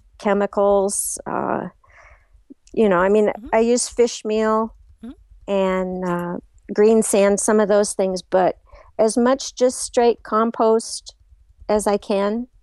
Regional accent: Washington, United States; also born or lived in Montana; Well, let's see. I'm a Montana native, but I grew up over on the West Coast in Washington.

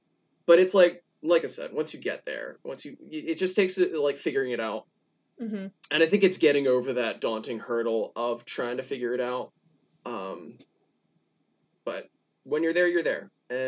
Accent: Greensboro, Maryland, United States; So I'm from Caroline County originally in the town of Greensboro. And it's a very small place. I am so thankful that I did get off the shore, though.

